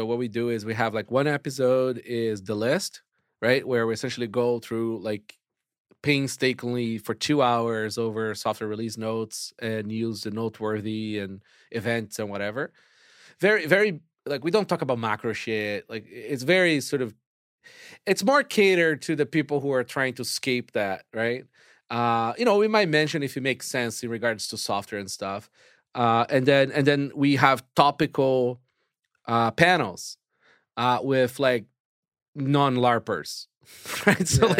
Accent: Brazil; He's got like a little bit of the same abrasive sense of humor that I have because we're both from Brazil.

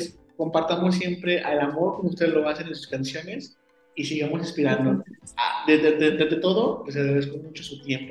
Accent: León, Guanajuato, Mexico; Somos acá de León, Guanajuato. Es un estado del país México muy bonito, muy icónico.

